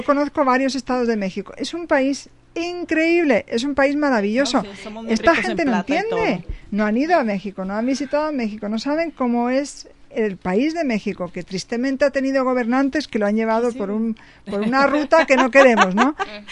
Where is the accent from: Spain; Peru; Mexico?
Spain; yo que vengo de España, tengo de frontera Portugal, tengo de frontera Francia.